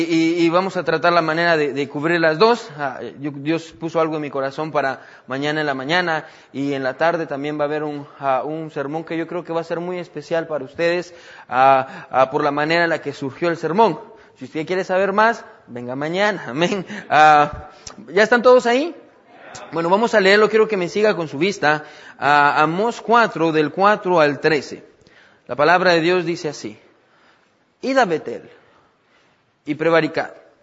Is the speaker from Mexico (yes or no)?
no; Guatemala; Yo soy de Guatemala, soy puro chapín.